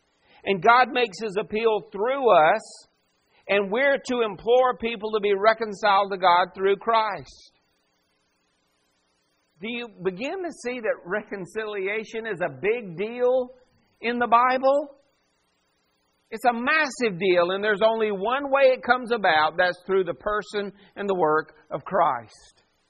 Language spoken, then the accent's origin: English; the South, United States; Now, that doesn't change the fact that I'm from the South. It doesn't change the fact that I have less melanin than other people. It doesn't change the fact that I'm American.